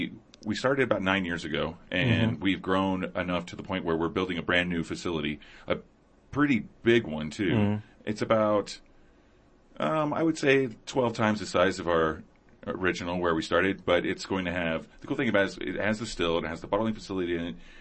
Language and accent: English; Oklahoma, United States; Oh, no, I'm from Oklahoma. I'm from the middle of the country.